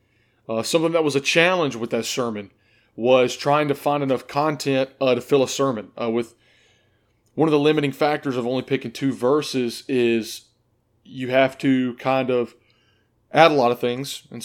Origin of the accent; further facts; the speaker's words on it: Kings Mountain, North Carolina, United States; I am from Kings Mountain, North Carolina.